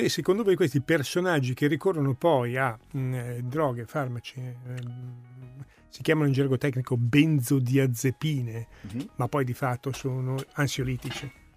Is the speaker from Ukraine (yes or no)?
no; Uppsala, Uppsala County, Sweden; ma siccome sono di Uppsala, se io ci immagino la dieresi. Uppsala, la quarta città della Svezia.